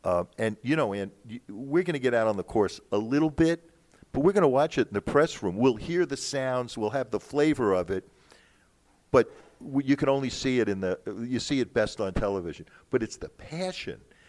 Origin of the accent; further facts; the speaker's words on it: United States; I'm an American, you know, all-American boy.